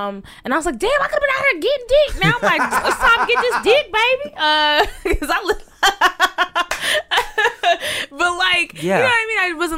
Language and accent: English; the South, United States; because I'm from the South